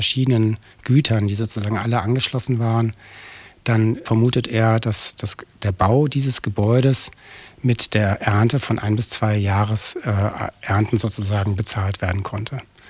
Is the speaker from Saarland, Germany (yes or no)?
no; Munich, Bavaria, Germany; Obwohl ich immer meine Heimat in München gesehen habe und die auch heute noch sehe